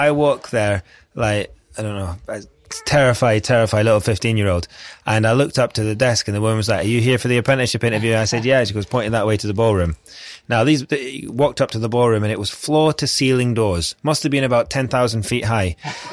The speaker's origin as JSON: {"language": "English", "region": "Scotland", "country": "United Kingdom", "said": "I'm Scottish, so if university is free, it's completely silly not to go to it."}